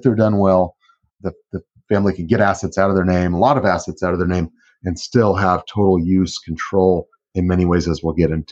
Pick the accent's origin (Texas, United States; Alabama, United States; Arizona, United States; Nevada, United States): Arizona, United States; I grew up in Arizona, moved back here in 15.